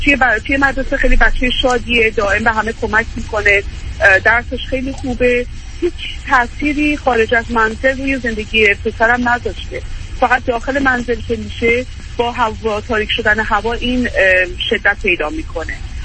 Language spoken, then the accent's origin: Persian; Iran; moved away as an adult; now in Australia; خودم و همسرم 41 سالمونه، حدود 6 سال پیش در سن 35 سالگی به همراه دو تا پسرمون داره از ایران به استرالیا مهاجرت کردیم. روی ویزای تحصیلی اومدیم اینجا